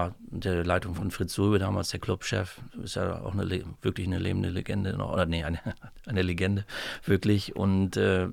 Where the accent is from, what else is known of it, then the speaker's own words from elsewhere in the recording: Güstrow, Mecklenburg-Vorpommern, Germany; Ich bin in Güstrow geboren, bin Güstrower Original, bin in Ladendorf zur Schule gegangen.